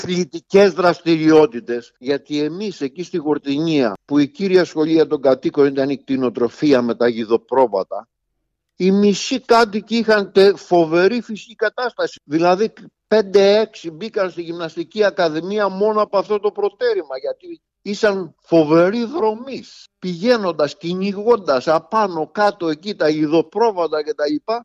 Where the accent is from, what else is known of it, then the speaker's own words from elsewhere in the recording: Xirokampi, Peloponnese, Greece; Μέχρι το 1927 το χωριό μου λεγόταν Καρνέση.